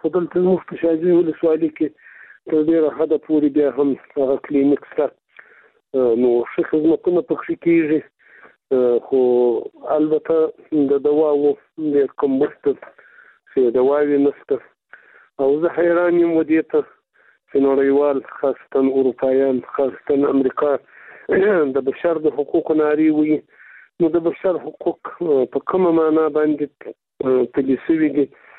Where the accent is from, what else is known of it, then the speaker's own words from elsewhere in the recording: Afghanistan; ځکه چې موږ د افغانستان خلک یو.